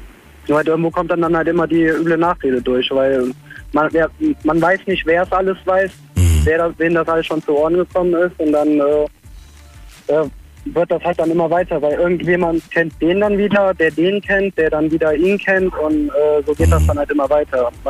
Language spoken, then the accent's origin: German; Sinzig, Rhineland-Palatinate, Germany; Also ich komme aus dem Kreis Ahrweiler und also viel mehr aus Sinzig komme ich.